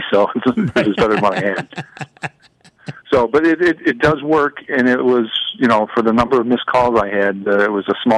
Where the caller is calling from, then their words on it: Penfield, New York, United States; Hey, Penfield.